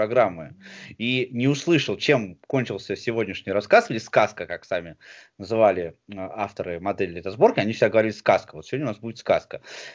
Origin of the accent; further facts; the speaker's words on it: Moscow Oblast, Russia; Ну вообще, я не москвич, а подмосквич.